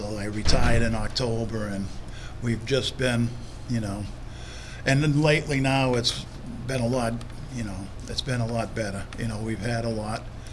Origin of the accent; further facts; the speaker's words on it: Massachusetts, United States; I worked at a school in Massachusetts. We're from Mass.